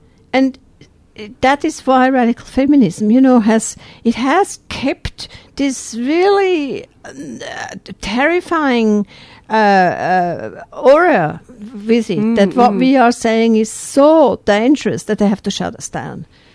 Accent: Switzerland; I'm from Switzerland originally, so there I was kind of really, more of an equality feminist.

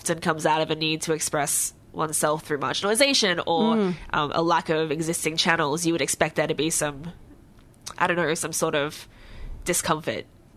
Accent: Brisbane, Queensland, Australia; and we're from Brisbane.

